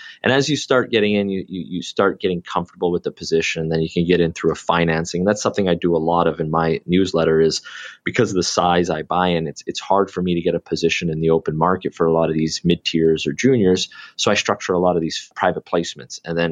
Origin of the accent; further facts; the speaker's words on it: Canada; because I'm Canadian and naturally we you know, you're always focused on things that are happening in your own country